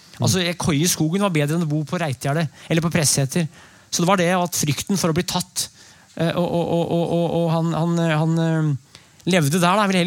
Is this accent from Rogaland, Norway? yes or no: no; Brumunddal, Innlandet, Norway; I oppveksten I Brumunddal så det krydde, eller det krydde ikke men det var en god del sånne typer I Norge